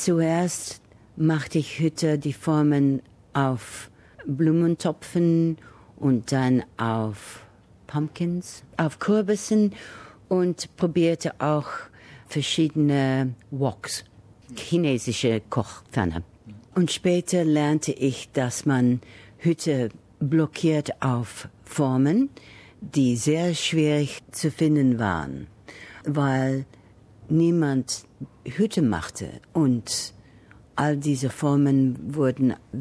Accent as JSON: {"language": "German", "region": "England", "country": "United Kingdom", "second_language": "German", "moved": "yes", "lives_now": "Australia", "said": "Das passierte vor ungefähr 30 Jahren. Ich bin aus England nach Australien übersiedelt."}